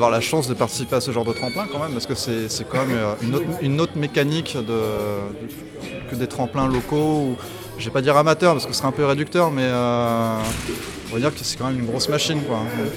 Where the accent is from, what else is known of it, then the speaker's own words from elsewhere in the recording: Marseille, Provence-Alpes-Côte d'Azur, France; Bah écoute, nous, on vient de Marseille.